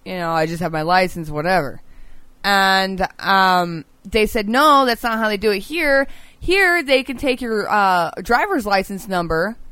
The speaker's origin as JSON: {"language": "English", "region": "Florida", "country": "United States", "said": "I'm not from here. I'm from Florida."}